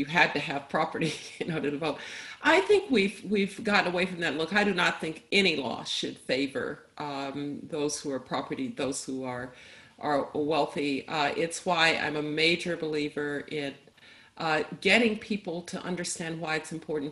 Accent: Birmingham, Alabama, United States; I was growing up in Birmingham when there were the protests in Kelly Ingram Park and Bull Connor and his police dogs

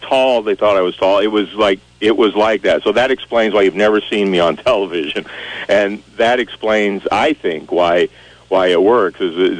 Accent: Michigan, United States; now in Vermont, United States; we came here from out west, and I grew up in Michigan, like I said, and Vermont is sort of Michigan if you kind of crumpled it up.

